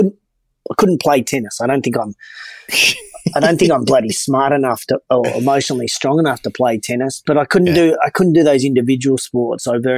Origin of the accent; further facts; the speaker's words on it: Sydney, New South Wales, Australia; born there; also born or lived in Newcastle; I was born in Sydney and then moved to Newcastle for uni.